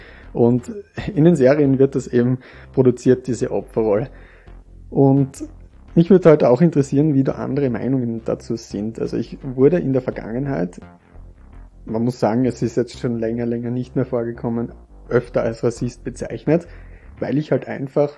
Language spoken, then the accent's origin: German; Austria; als Österreicher in Österreich